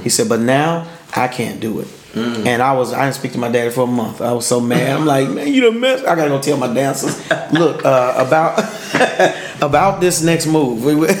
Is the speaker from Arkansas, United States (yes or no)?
yes; Pine Bluff, Arkansas, United States; one of his music directors was from my hometown in Pine Bluff, Arkansas.